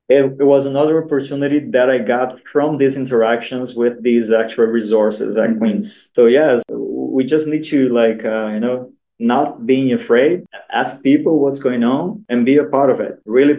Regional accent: Brazil; English is a second language; I come from Brazil, right? It's a tropical country.

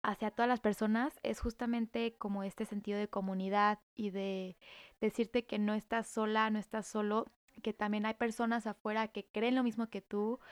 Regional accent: Culiacán, Sinaloa, Mexico; Yo vengo de Culiacán, de Culiacán, Sinaloa, de un estado del norte de México

